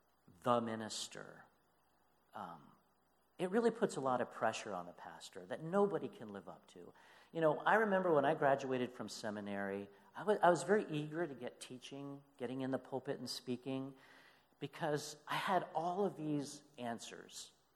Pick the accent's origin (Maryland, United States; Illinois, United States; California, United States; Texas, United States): Maryland, United States; Annapolis; moved away as an adult; also born or lived in West Springfield, Pennsylvania; I grew up in Annapolis, Maryland. And then I went to West Springfield, PA. That's about 7 hours from home. I arrived in West Springfield, PA in 1993.